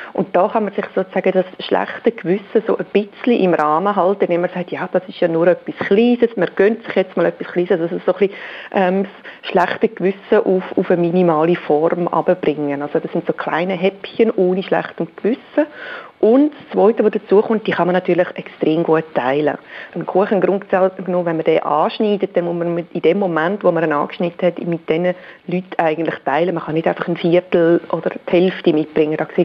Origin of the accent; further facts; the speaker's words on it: Aargau, Switzerland; als Aargauerin natürlich die Aargauer Rüebli-Torte